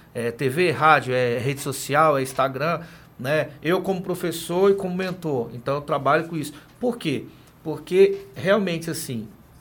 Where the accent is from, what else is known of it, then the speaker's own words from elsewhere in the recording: Goiás, Brazil; now in Porto Velho, Brazil; Eu não sou rondoniense, eu sou goiano, mas eu vou falar. Aqui em Porto Velho, tudo que se planta dá.